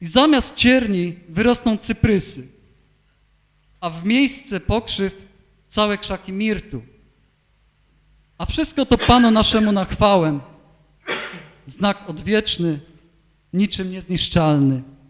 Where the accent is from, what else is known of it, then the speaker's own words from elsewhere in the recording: Nowy Targ, Lesser Poland, Poland; po waszemu, po naszemu powiem, bo ja też pochodzę z Nowego Targu.